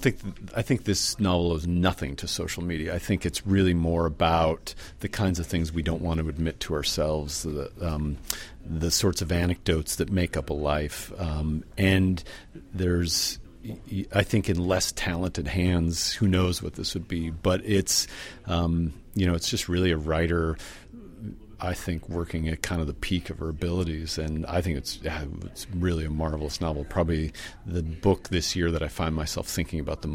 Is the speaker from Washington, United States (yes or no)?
yes; Spokane, Washington, United States; I'm another author, but I'm from Spokane, the other side of the state.